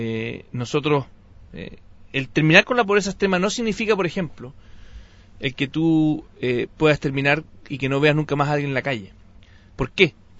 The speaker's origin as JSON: {"language": "Spanish", "country": "Chile", "said": "es una cosa que tenemos que aprender como sociedad chilena"}